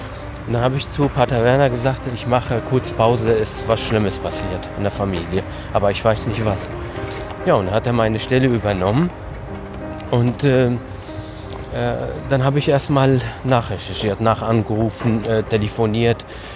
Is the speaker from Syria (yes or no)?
yes; Qamishli, Al-Hasakah Governorate, Syria; Also wo ich herkomme, der Stadt Kamishli liegt also 500 Meter von türkischer Grenze entfernt, also so ein halber Kilometer. Man kann ja Grenze auch sehen.